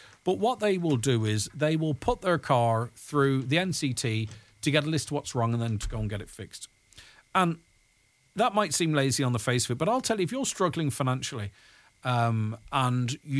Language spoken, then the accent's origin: English; Inishowen, Ulster, Ireland; I'm from Inishowen. I'll have to get a few buses from Mallon to even get to Letterkenny, and then a bus feeder to Galway.